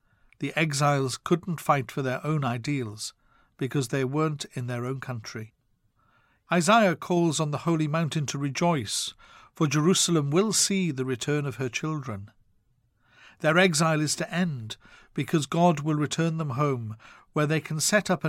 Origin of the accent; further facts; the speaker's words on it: Wales, United Kingdom; my home country of Wales, and even to Britain, and I could even extend to being a European